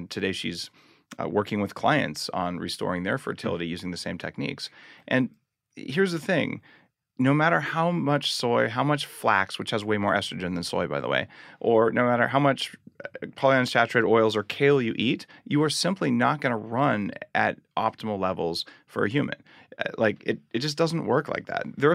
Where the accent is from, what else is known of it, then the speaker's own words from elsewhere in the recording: New Mexico, United States; I grew up in New Mexico. We eat red chili and green chili, and like it's delicious